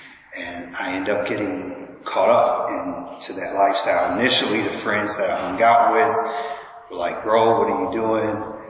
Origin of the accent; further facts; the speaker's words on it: Chicago, Illinois, United States; now in London, United Kingdom; I'm not from Southeast London. I was born and raised in the city of Chicago. It's that little city right in the middle of America. And that's where I'm from originally.